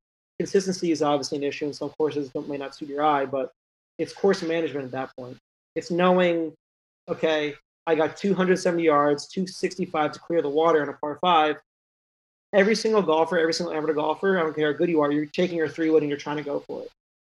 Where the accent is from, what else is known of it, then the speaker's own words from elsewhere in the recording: New York, United States; Well, growing up in New York